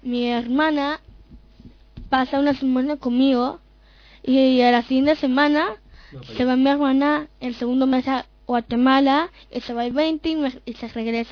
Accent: Panama; now in Spain; Soy panameño.

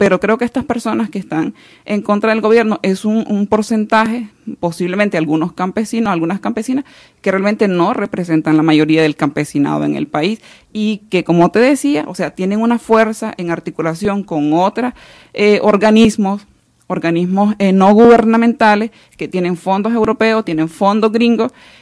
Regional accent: Nicaragua; como campesina o como ciudadanas nicaragüenses

